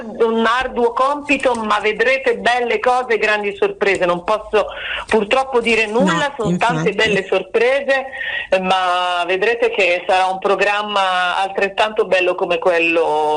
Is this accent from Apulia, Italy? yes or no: yes; Apulia, Italy; now in Milan, Italy; Io però provengo dalla mia terra, io sono meridionale, lo sai, sono pugliese, orgogliosa di esserlo, felice follemente di essere pugliese, innamorato della mia terra più di ogni altra cosa